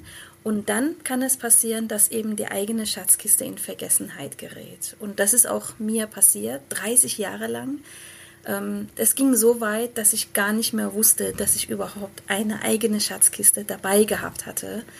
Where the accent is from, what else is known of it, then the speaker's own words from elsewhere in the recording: Isfahan, Iran; in meiner Heimatstadt Isfahan.